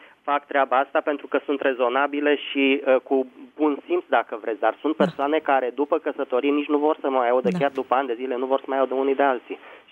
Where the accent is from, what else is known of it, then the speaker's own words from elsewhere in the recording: Bucharest, Romania; sunt din București.